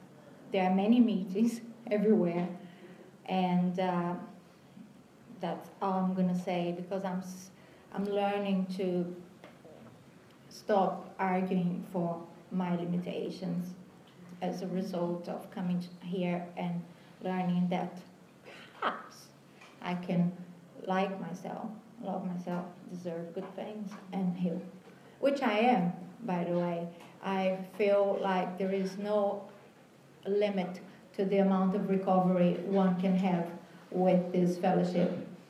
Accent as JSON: {"language": "English", "country": "Brazil", "said": "I got a banana here because I'm from Brazil."}